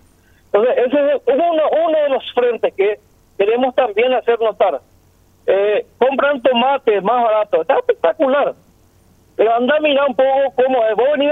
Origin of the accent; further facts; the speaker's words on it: Paraguay; como ciudadanos paraguayos.